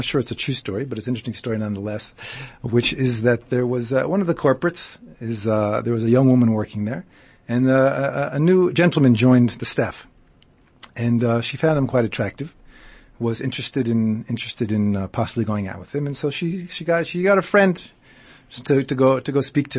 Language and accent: English; United States; I know for a fact I come from America originally